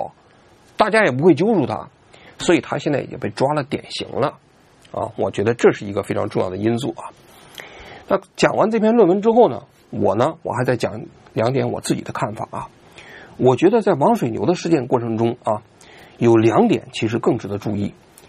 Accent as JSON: {"language": "Chinese", "country": "China", "lives_now": "Japan", "said": "我们在日本啊，作为中国人想租房子就租不到"}